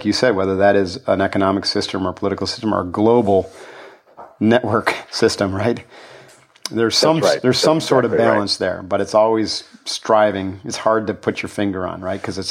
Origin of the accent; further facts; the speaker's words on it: New York, United States; I grew up in the Adirondack Mountains, which is also very different than New Mexico